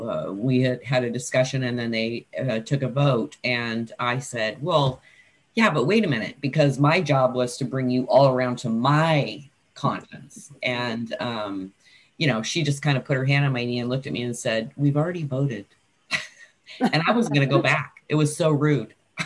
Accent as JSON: {"language": "English", "region": "Washington", "country": "United States", "said": "Hi. Thanks for asking. … from Washington State."}